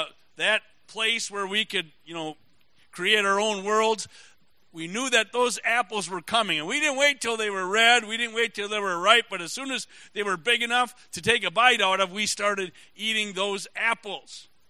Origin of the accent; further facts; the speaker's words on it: Menasha, Wisconsin, United States; I grew up in Menasha, Wisconsin. I had a friend that lived down the street, and they had three apple trees in their backyard